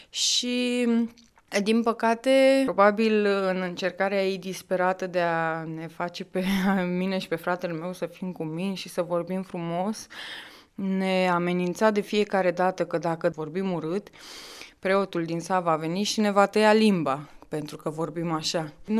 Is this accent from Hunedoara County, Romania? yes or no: no; Bucharest, Romania; born there; M-am născut în București, într-o familie cu doi copii.